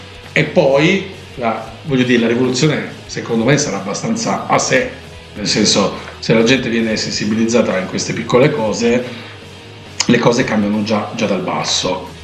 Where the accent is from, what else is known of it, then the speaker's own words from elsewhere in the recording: Turin, Piedmont, Italy; da torinese non posso che scegliere una canzone che identifica questa città